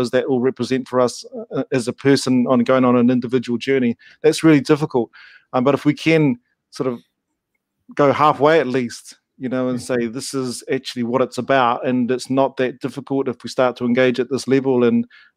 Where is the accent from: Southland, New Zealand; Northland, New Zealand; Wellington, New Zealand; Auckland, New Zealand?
Wellington, New Zealand; Upper Hutt; also born or lived in Waikanae / Taranaki; I'm thinking of myself growing up in Upper Hutt and Waikanae, and then eventually coming back to Taranaki.